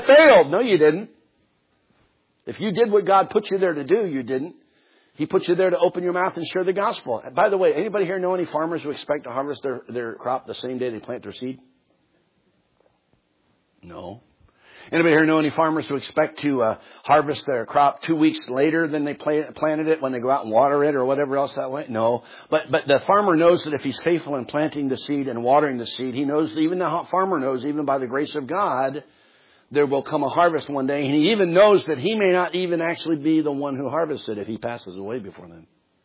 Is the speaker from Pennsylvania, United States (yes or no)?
yes; Philadelphia, Pennsylvania, United States; and I was raised in Philadelphia, and I know how to get to Baltimore